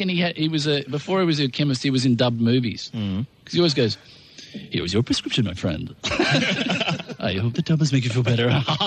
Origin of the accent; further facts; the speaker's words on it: Melbourne, Victoria, Australia; I come from the southern states. I come from Melbourne.